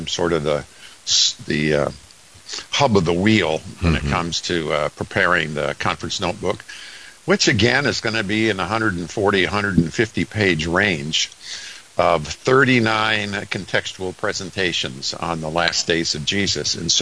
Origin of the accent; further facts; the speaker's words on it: Grand Rapids, Michigan, United States; I was born and raised in Grand Rapids